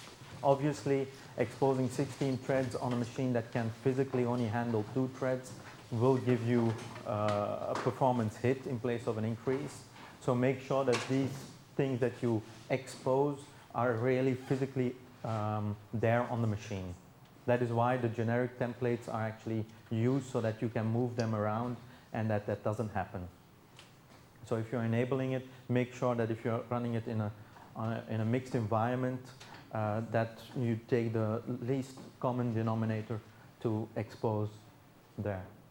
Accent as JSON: {"language": "English", "town": "Antwerp", "region": "Flanders", "country": "Belgium", "second_language": "English", "said": "I'm from Antwerp, self-employed"}